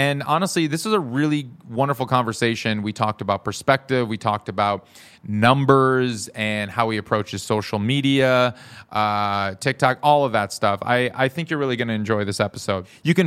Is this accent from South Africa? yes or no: no; Madison, Wisconsin, United States; I grew up in Madison.